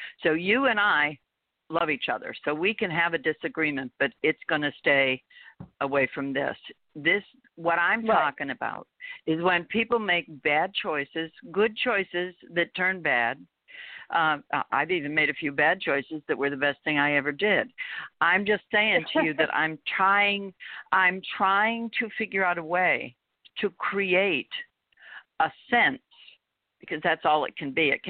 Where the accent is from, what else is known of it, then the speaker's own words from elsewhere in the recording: Miami, Florida, United States; I grew up in Miami from like age 11 to 17.